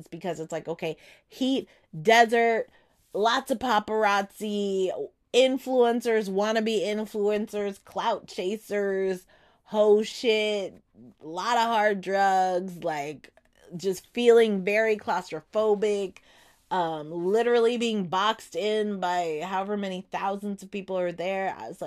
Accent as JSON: {"language": "English", "region": "California", "country": "United States", "tie": "born or raised there", "said": "I am from SoCal, born and bred."}